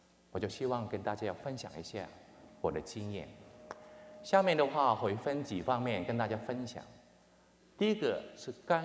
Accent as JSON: {"language": "Chinese", "country": "Hong Kong", "tie": "born or raised there", "said": "我是在香港出生长大的，我在中学的时候信了主，"}